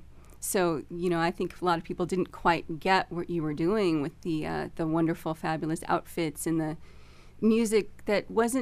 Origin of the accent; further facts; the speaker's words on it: United States; I don't really have a real clear view of that because I grew up in the States.